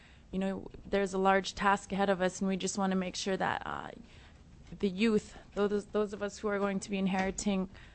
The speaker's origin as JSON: {"language": "English", "town": "Bethel", "region": "Alaska", "country": "United States", "said": "I am from Bethel."}